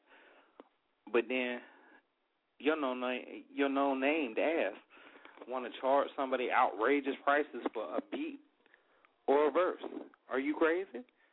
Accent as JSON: {"language": "English", "region": "Pennsylvania", "country": "United States", "said": "If y'all know, I'm from the Keystone State, PA in the house, 412, what it is."}